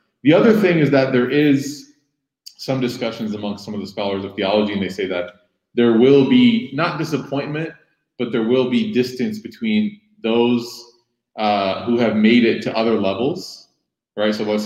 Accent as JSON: {"language": "English", "town": "Chicago", "region": "Illinois", "country": "United States", "tie": "born or raised there", "said": "One of my favorite answers to this question is that one of our teachers growing up in Chicago, Sheikh Yihab, he explained to us"}